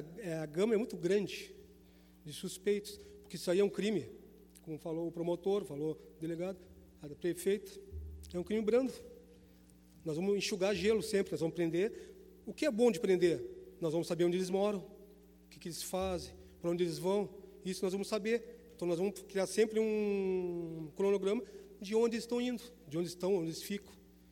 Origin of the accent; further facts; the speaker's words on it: Rio Grande, Rio Grande do Sul, Brazil; coisa que em Rio Grande, de onde eu vim, não tem.